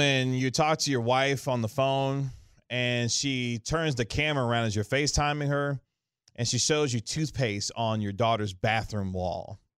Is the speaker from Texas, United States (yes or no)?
yes; Texas, United States; but that felt like a weird heart punch as a Texan.